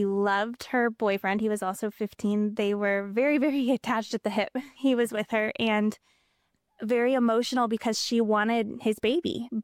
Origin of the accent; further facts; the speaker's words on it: Iowa, United States; Well, I am from Iowa. Very proud of that. No one else here is. And so I am from rural Iowa.